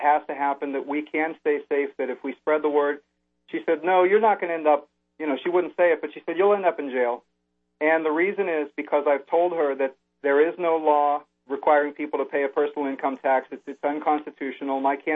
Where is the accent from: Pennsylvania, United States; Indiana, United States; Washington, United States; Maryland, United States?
Pennsylvania, United States; I'm from Pennsylvania, which is sometimes called Pennsylvania or because we're said to be Pittsburgh and Philadelphia with Kentucky in the middle.